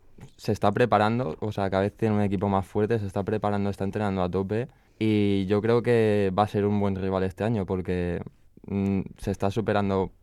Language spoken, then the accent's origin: Spanish; Gandia, Valencian Community, Spain; estaba yo solo que vine desde Gandía